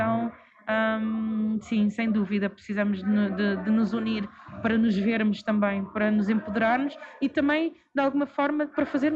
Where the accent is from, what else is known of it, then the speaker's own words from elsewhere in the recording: Mozambique; infelizmente eu sinto que, enquanto moçambicana, que os moçambicanos são, dentro das suas características, já não podemos generalizar, mas são reservados